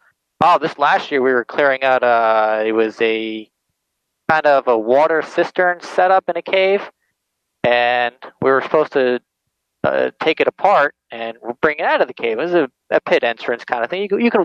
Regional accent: New Jersey, United States; Yeah, New Jersey. I grew up in New Jersey. I was in a Boy Scout troop

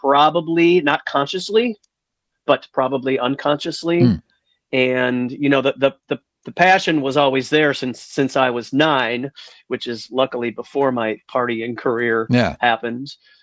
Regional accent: Colorado, United States; born there; also born or lived in Dakota County, Minnesota; I was born in Arapahoe County, Colorado. I moved to Dakota County, Minnesota.

